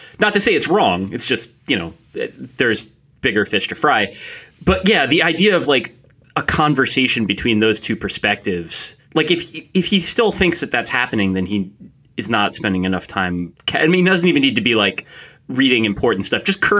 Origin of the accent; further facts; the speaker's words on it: Ridgewood, New Jersey, United States; I'm from Ridgewood, New Jersey.